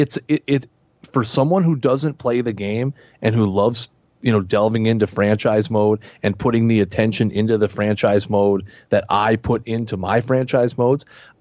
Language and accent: English; Canada; I usually choose NHL because I'm the Canadian.